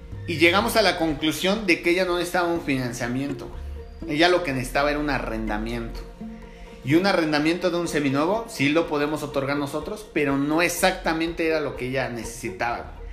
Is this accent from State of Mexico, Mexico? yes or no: yes; Toluca, State of Mexico, Mexico; Nosotros somos Toluca, Estado de México, pero fuimos a Zapopan